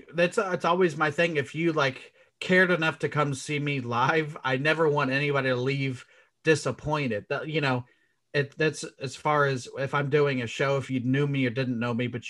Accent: Indianapolis, Indiana, United States; Because I'm from Indianapolis.

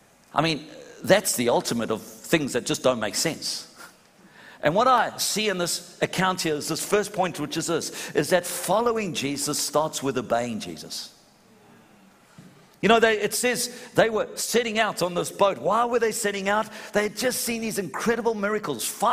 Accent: South Africa; also born or lived in England; now in Australia; I'm Aussie all the way. Yeah. I'm a bit of a mongrel because I was born in England, raised in South Africa, and now I'm Australian.

